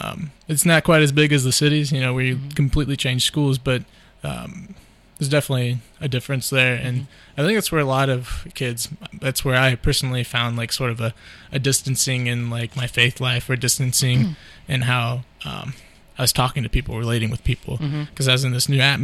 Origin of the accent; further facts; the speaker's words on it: Coldwater, Ohio, United States; High school, growing up in Coldwater is nice to grow up there. And, you know, in anywhere in Mercer County, really, you're going to have basically the same classmates throughout the whole 12 years.